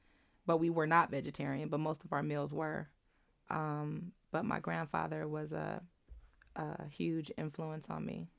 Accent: Oakland, California, United States; So I'm from Oakland.

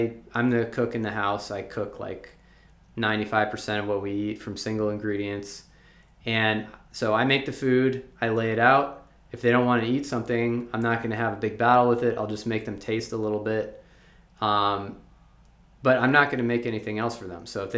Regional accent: Virginia, United States; I'm also from the South. I'm from Virginia originally.

